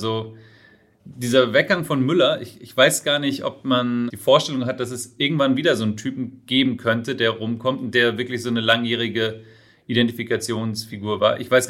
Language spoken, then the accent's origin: German; Bavaria, Germany; Als echter Bayer wird mir